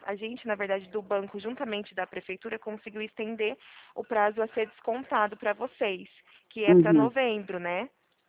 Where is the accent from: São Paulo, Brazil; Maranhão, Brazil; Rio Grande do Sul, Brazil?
São Paulo, Brazil; Isso, eu sou daqui do interior de São Paulo